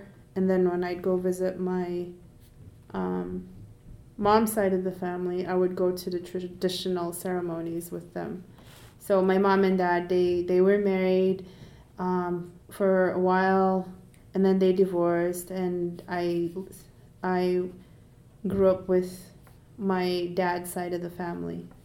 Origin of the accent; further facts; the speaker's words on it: Cedar Creek, Arizona, United States; I grew up on the reservation. It's a small, tiny town. It's called Cedar Creek, Arizona. Probably like 150. The population is about 150.